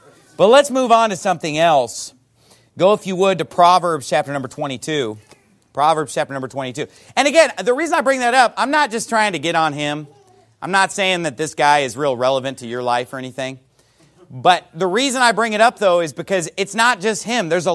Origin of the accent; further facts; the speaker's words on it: California, United States; now in Arizona, United States; But every Baptist where I grew up in California and every Baptist where I live now in Arizona, they all believe in the eternal security of the believer.